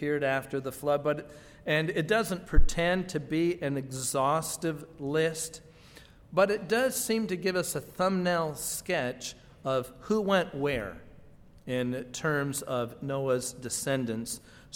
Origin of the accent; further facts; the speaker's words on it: Arizona, United States; Now I'm from Arizona, so living in Arizona, when I think of coastlands, naturally I'm going to think of California, which is probably the closest coast